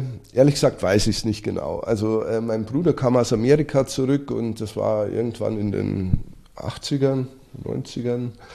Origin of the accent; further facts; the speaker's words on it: Bavaria, Germany; Als Bayer natürlich schon Biertrinker